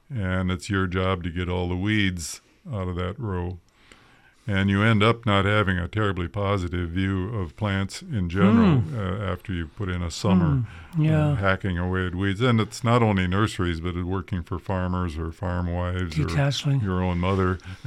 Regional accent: Lake City, Minnesota, United States; starting with my hometown, Lake City, Minnesota, which is right on Lake Pepin, the widest spot in the whole Mississippi River

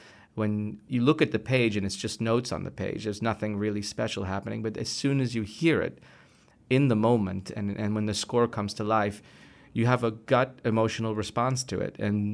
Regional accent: New York City, New York, United States; now in Lucerne, Switzerland; I grew up in New York City, and And I've been living in Lucerne for the last eight, nine years.

